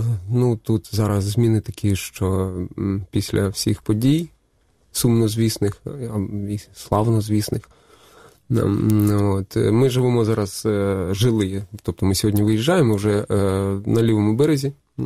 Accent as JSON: {"language": "Ukrainian", "town": "Luhansk", "region": "Luhansk Oblast", "country": "Ukraine", "moved": "as an adult", "said": "Я сам з Луганська, так, я проживав в Луганську, виїхав в липні 14-го з родиною, от, трошки було таке, що поїздив, я і в Чернівцях був, і в Черкасах працював рік в театрі."}